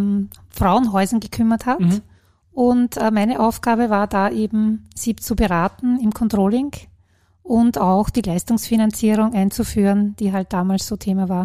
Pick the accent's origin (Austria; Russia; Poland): Austria; Lower Austria; Das ist so ein Abfallwirtschaftskonzept fürs Mostviertel, dort wo ich herkomme, aus Niederösterreich.